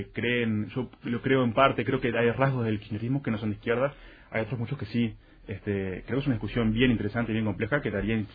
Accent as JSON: {"language": "Spanish", "country": "Uruguay", "said": "la necesidad de pensarnos a nosotros como uruguayos en el contexto continental"}